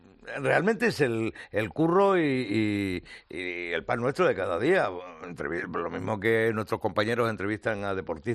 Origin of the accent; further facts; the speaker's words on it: Talavera de la Reina, Castilla-La Mancha, Spain; Mis primeros recuerdos del rock son el buscar el que sonara alguna guitarra eléctrica en mi pueblo, en Talavera de la Reina, a finales de los años 60.